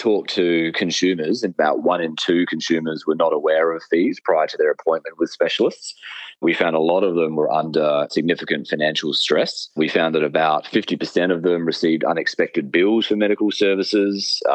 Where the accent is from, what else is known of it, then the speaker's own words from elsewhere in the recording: Canberra, Australian Capital Territory, Australia; like my hometown of Canberra, compared to others like Adelaide.